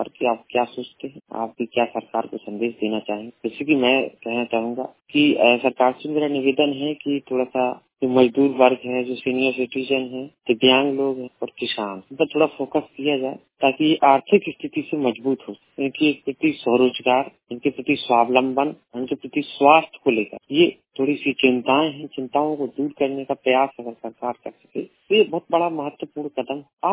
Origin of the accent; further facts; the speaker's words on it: Jhansi, Uttar Pradesh, India; मैं झांसी से हूँ